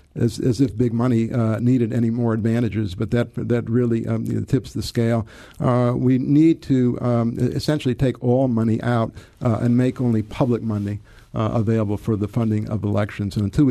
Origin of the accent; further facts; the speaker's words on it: Detroit, Michigan, United States; I'm from Detroit, from Michigan, and I know quite well how much good they did.